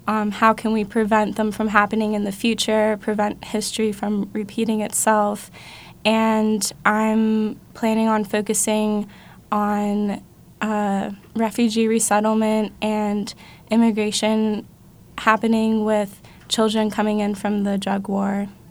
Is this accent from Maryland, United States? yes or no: yes; Maryland, United States; I hail from Maryland.